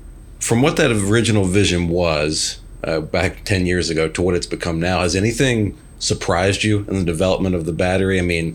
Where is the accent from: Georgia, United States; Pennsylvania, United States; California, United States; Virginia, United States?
Virginia, United States; moved away as an adult; I was still living in my home state of Virginia at the time, Braves fan